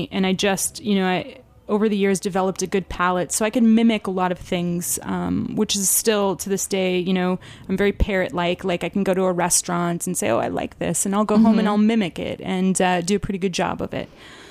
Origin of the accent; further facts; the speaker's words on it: California, United States; also born or lived in Central America; I think being from California first, and I'm from Southern California, so I think, you know, you're surrounded by fresh produce year round